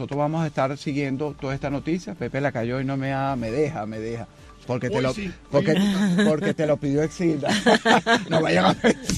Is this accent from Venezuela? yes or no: yes; Venezuela; y como venezolano también lo puedo decir